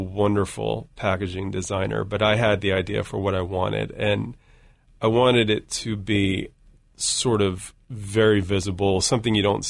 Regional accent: Asbury Park, New Jersey, United States; I'm originally from New Jersey.

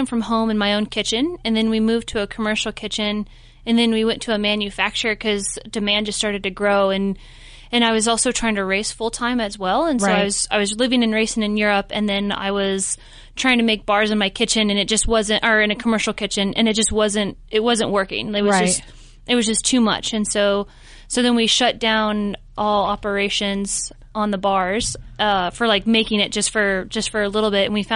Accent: California, United States; now in Asheville, United States; I am not from Asheville. I'm actually originally from very northern California, about 40 miles out of Oregon, but my husband had brought me to Asheville.

